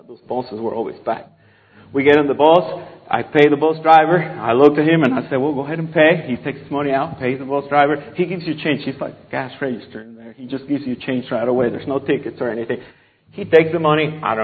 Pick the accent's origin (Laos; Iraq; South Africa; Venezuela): Venezuela; So growing up in Venezuela, I was in the fifth grade.